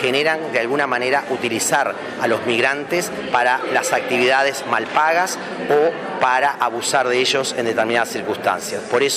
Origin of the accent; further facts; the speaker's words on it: Uruguay; nuestra manera de pensarnos como uruguayos, donde no solo somos descendientes de europeos, sino también, como decíamos, hay afrodescendientes, hay personas que descienden de indígenas.